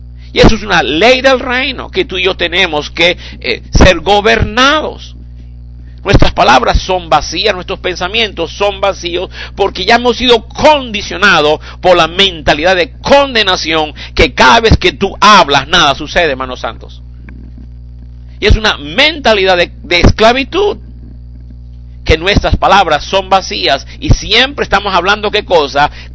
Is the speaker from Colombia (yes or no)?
yes; Colombia; moved away as an adult; now in United States; Mire, yo nací en Colombia, me crié en Colombia, y cuando vine a Estados Unidos, yo tuve que dejar de mi mentalidad colombiana.